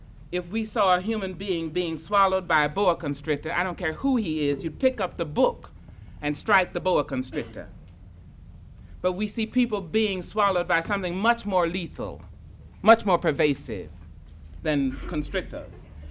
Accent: Arkansas, United States; also born or lived in St. Louis / Africa; now in Berkeley, United States; I was born in St. Louis. I grew up in a little town in Arkansas about as large as this side of the room and San Francisco. But I've lived in Africa many years. And I just moved back to Berkeley.

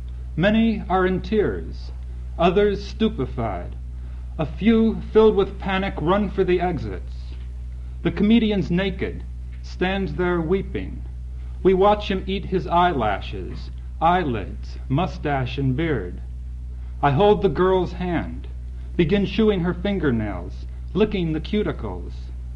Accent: Chicago, Illinois, United States; I grew up in Chicago, and I'm working now on a series of poems about the city.

